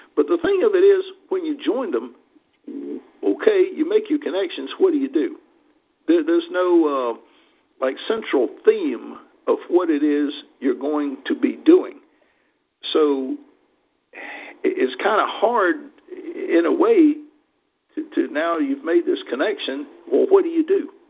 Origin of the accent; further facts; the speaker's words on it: Jacksonville, Florida, United States; I'm from Jacksonville originally, so it's a great town. I love it.